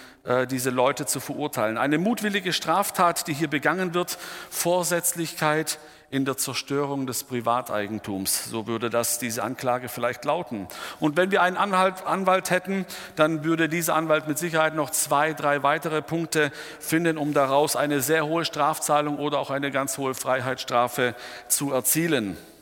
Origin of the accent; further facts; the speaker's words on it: Baden-Württemberg, Germany; Besonders bei uns im Süden, der Schwabe, der ist hier ganz heikel.